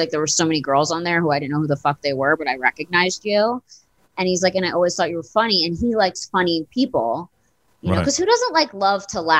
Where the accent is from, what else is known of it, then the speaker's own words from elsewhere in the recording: India; I wasn't trying to make fun of being Indian.